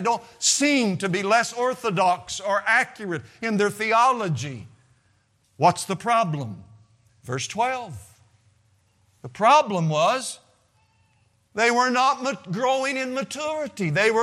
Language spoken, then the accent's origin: English; Missouri, United States; growing up in the Ozarks of the southwest part of Missouri, I used to swim a lot in rivers.